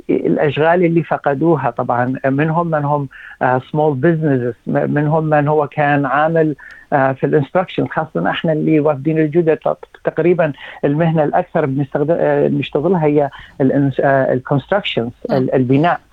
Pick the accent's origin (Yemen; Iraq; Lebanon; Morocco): Iraq; now in Fairfield, Australia; انا من العراق، وفيرفولد يمكن اكثر الناس الموجودين فيها اشوريين من العراق، وعندنا اشوريين ايضا اجوا من سوريا